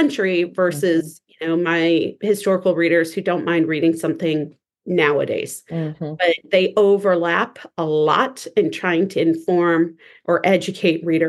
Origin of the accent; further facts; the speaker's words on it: Midwest, United States; I grew up in the Midwest. We have winter for reals.